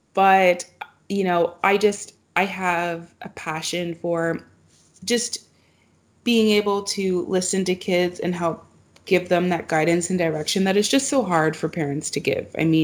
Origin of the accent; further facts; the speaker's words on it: Canada; I know, as a Canadian, it's strange.